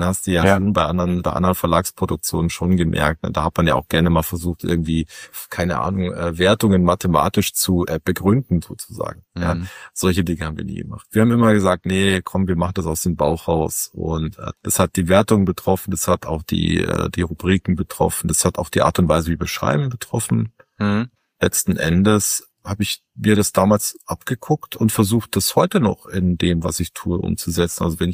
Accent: Munich, Bavaria, Germany; Da bin ich aber anders aufgewachsen tatsächlich. Also in München, eigentlich in jeder Gaststätte, gab's ein paar Automaten

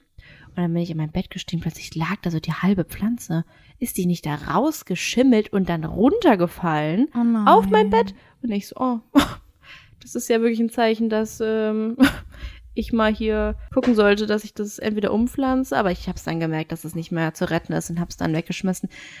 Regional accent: Lampertheim, Hesse, Germany; sie war tatsächlich auch mal in Lambertheim, wo ich herkomme.

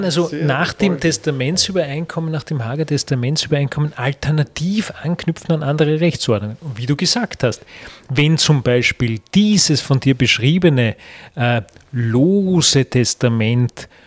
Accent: Austria; wie bei uns in Österreich jetzt jüngst

